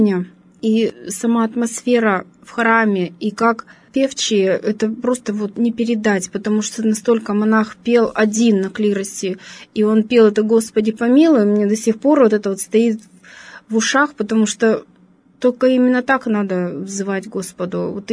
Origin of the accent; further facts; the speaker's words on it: Urals, Russia; я родилась на Урале и всю жизнь здесь живу.